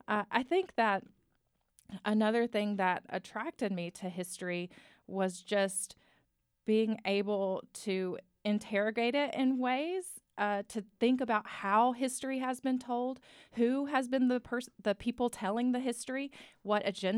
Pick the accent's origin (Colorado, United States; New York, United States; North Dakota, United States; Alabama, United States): Alabama, United States; So the short answer is that I grew up in Alabama, and pageants were everywhere. They were infused with culture in Alabama.